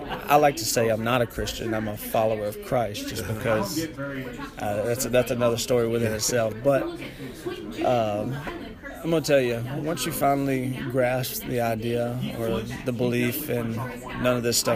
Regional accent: Mississippi, United States; We're from Mississippi. We love slow pace.

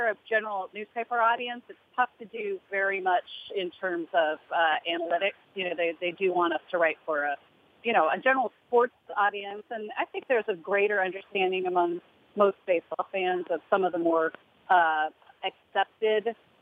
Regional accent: California, United States; I'm a Californian, so I was looking to get home

